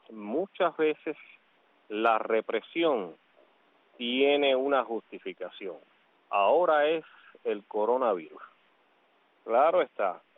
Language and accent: Spanish; Cuba; moved away; no puedo decir que soy cubano.